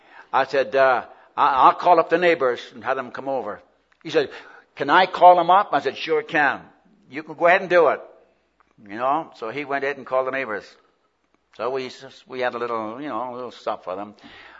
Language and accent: English; West Coast, United States; Now, I'm from the West Coast. Of course, that's God's country, you know that. West of the Cascades.